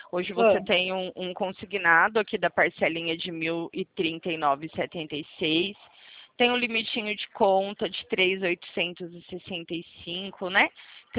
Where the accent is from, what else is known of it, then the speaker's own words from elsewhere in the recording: Presidente Prudente, São Paulo, Brazil; Eu sou aqui de Presidente Prudente